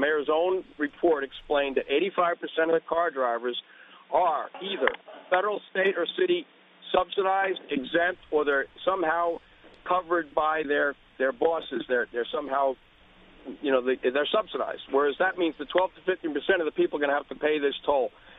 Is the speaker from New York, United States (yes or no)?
yes; Brooklyn, New York, United States; I am from Brooklyn. I'm from Sheepshead Bay. I'm a third-generation resident